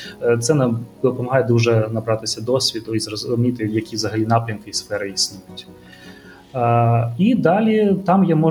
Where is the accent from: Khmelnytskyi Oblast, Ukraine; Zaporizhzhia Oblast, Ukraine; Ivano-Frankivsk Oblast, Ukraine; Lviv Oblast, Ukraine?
Zaporizhzhia Oblast, Ukraine; Zaporizhzhia; Виріс я у Запоріжжі.